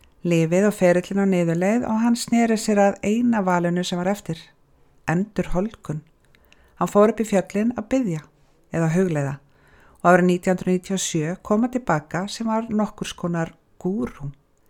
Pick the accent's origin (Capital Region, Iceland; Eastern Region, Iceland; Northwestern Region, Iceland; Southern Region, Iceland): Eastern Region, Iceland; Hornafjörður; ég fætt og upp alinn á Hornafirði